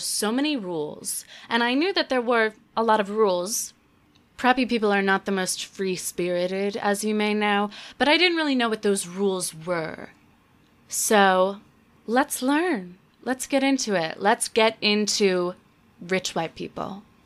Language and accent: English; the South, United States; I mean, I grew up in the South. I grew up very middle class, but I was in a kind of a nice suburb. So I witnessed a lot of Southern prepdom